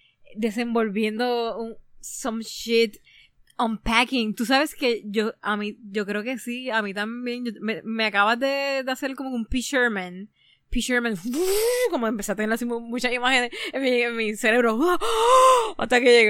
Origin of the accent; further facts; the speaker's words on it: Puerto Rico; Yo no sé, bueno, yo soy puertorriqueña, yo le digo calquear, pero calquear.